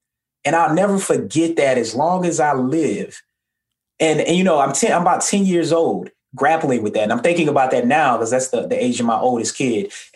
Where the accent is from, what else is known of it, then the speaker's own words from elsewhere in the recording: Atlanta, Georgia, United States; But despite all that, what stands out to me is growing up in Atlanta and not only being just nomadic. My mom and I think we moved 13 or 14 times on my 18th birthday.